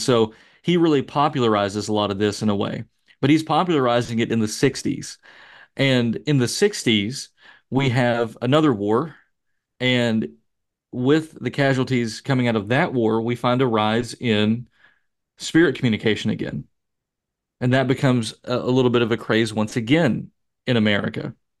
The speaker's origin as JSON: {"language": "English", "town": "Olive Hill", "region": "Kentucky", "country": "United States", "tie": "born or raised there", "said": "Rohl actually publishes a book called The Olive Hill Poltergeist, based on a case in my hometown, of all places."}